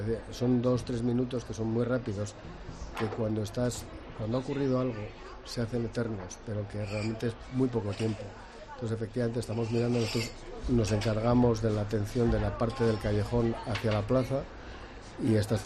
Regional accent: Pamplona, Navarre, Spain; Profundamente, honestamente, sí, porque soy de Pamplona.

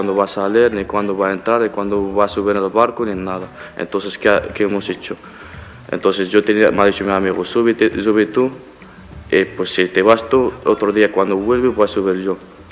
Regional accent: Morocco; Como que soy marroquí, pues debe decir, bueno, de mierda, no sé qué.

